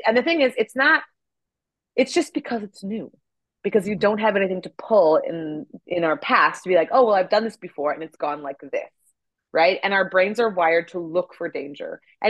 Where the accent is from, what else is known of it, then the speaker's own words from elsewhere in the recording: Winnipeg, Manitoba, Canada; this is my hometown, Winnipeg in Canada.